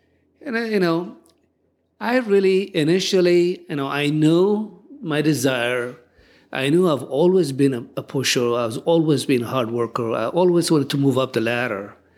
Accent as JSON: {"language": "English", "country": "Ethiopia", "tie": "born or raised there", "second_language": "English", "moved": "yes", "lives_now": "United States", "said": "But I was born and raised in Ethiopia, lived there."}